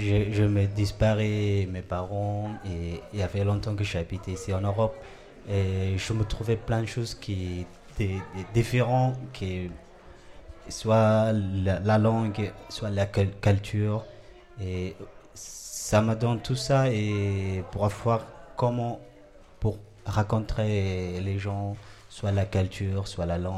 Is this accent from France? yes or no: no; Somalia; first language Somali; French is a second language; Je viens de Somalie. Je voulais parler en somali parce que c'est beaucoup de mieux et je comprends.